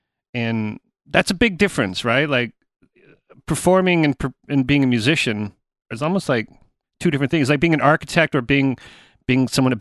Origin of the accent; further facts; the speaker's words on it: Canada; Well, being a Canadian musician